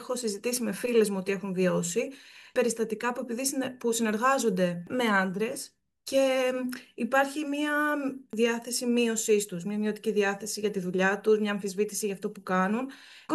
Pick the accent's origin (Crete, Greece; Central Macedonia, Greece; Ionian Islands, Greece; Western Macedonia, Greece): Central Macedonia, Greece; Thessaloniki; Εγώ επειδή είμαι από τη Θεσσαλονίκη